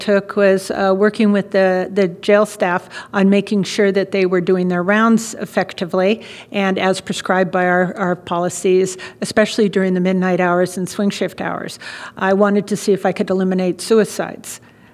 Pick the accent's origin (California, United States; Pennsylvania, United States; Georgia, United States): California, United States; San Francisco; I had no idea, and I'm from San Francisco, that San Francisco even had a Sheriff's Department.